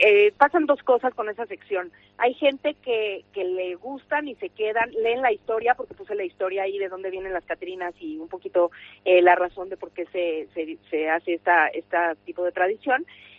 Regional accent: Mexico; es que soy mitad mexicana y mitad cántabra, ¿eh? Mitad. Mi padre era de aquí. Y mi padre emigró a México y, bueno, se casó allá, hizo su familia allá, su vida allá

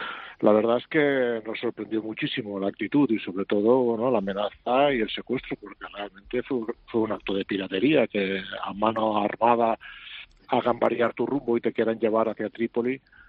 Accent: Spain; como ciudadanos españoles, como organización española que está salvando vidas en el Mediterráneo

